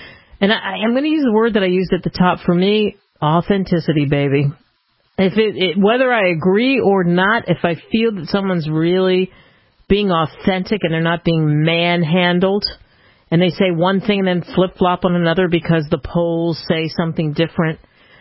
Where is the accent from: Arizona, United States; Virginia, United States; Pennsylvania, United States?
Pennsylvania, United States; I grew up outside of Philadelphia. I can't tell you how many times I walked by that Liberty Bell.